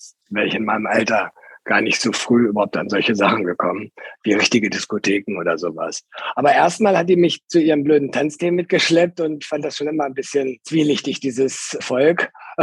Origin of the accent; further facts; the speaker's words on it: Langenhagen, Lower Saxony, Germany; born there; Deswegen bin ich im Grunde in Langenhagen geboren, aber bin immer in Hannover geboren.